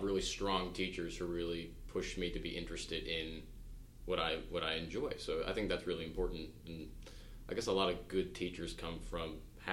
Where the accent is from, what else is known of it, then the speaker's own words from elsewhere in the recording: Baltimore, Maryland, United States; I'm from Baltimore, but I really just live outside of Baltimore.